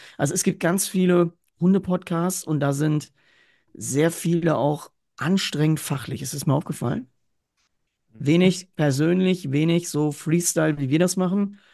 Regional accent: North Rhine-Westphalia, Germany; Ja, Alter ist leider hier bei uns im Ruhrgebiet natürlich so in etwa wie, das ist so ein Vorzeichen.

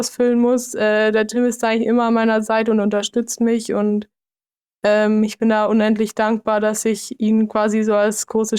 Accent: Garmisch-Partenkirchen, Bavaria, Germany; born there; bin auch überhaupt nicht begabt im Bayerisch reden, ich kann es eigentlich gar nicht. Obwohl ich die einzige Bayerin in der Familie bin, ich bin als einzige in Garmisch geboren. Und die anderen sind eigentlich kunterbunt. Also mein Papa kommt aus Niedersachsen.

